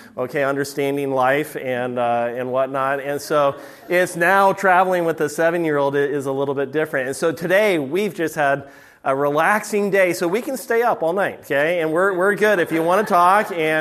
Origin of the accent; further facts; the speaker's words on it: California, United States; I grew up out in the middle of nowhere in the Mojave Desert.